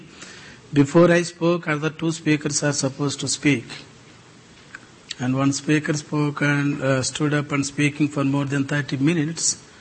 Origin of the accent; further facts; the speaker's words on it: India; English is a second language; Because I come from India.